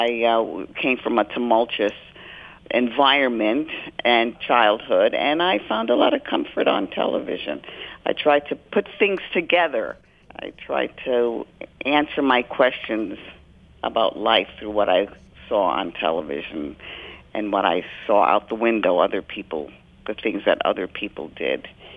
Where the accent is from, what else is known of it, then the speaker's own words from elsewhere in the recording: New York City, New York, United States; I was raised in the South Bronx in the mid-50s